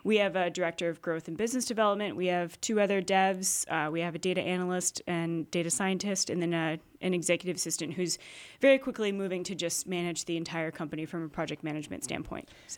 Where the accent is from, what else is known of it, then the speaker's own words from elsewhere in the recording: Texas, United States; now in New England, United States; Yeah, so I came from Texas, yeah. All the way to New England.